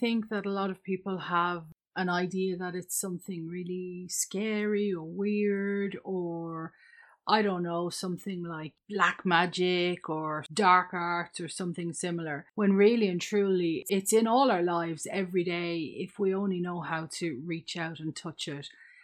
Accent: Leinster, Ireland; born there; I am an Irish person. I was born in County Wexford, which is right on the coast in the sunny southeast.

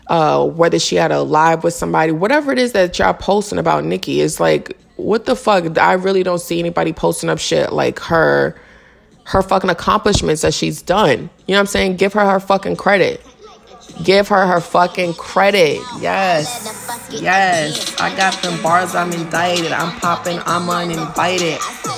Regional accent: Bronx, New York, United States; When you're from the Bronx, anybody will fucking tell you, it's already hard as it is growing up in the Bronx. You have, like, so many cultures there.

